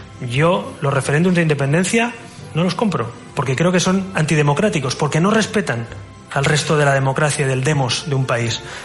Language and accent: Spanish; Catalonia, Spain; porque yo quiero un país y soy catalán